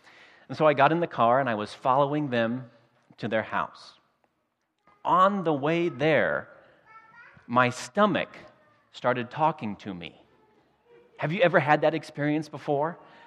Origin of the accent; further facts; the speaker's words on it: Iowa, United States; You see, I grew up in Iowa. It was meat and potatoes and maybe corn.